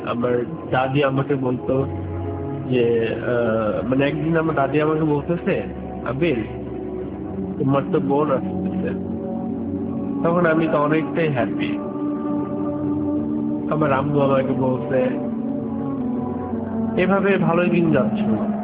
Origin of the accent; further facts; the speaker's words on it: Hamidpur, Dhaka Division, Bangladesh; now in Kuwait